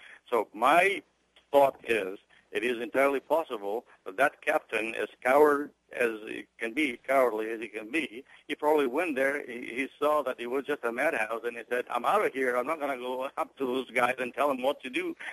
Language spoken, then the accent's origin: English; Italy; English is a second language; now in Florida, United States; Well, I wanted to talk about the Italian ship being born and raised in Italy and moved to Florida about 50 years.